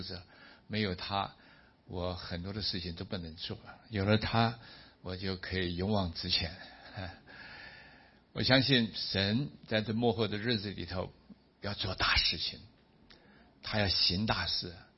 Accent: Taiwan; 身为台湾人

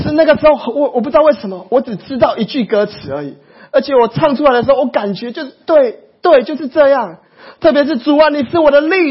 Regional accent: Yilan County, Taiwan; 我是宜兰人，

